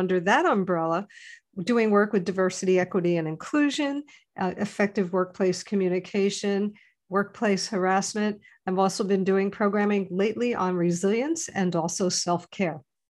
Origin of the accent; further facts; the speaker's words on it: New Jersey, United States; You see, I grew up in New Jersey. So people in Jersey, we have moxie.